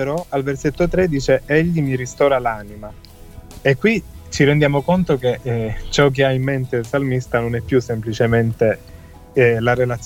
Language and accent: Italian; Sicily, Italy; io vengo dalla Sicilia